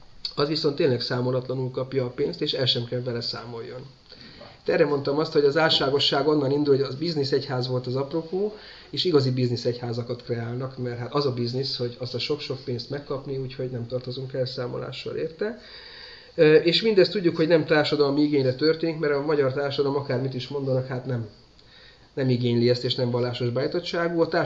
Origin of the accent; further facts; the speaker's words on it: Eger, Heves, Hungary; én egri gyerek vagyok, tehát egri csillagokhoz nekem azért közel állt, meg ugye ott éltem a vár tövében